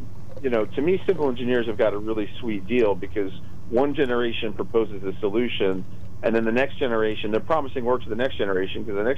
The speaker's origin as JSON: {"language": "English", "region": "Tennessee", "country": "United States", "tie": "born or raised there", "said": "A tornado, where I grew up in Tennessee, we had tornadoes."}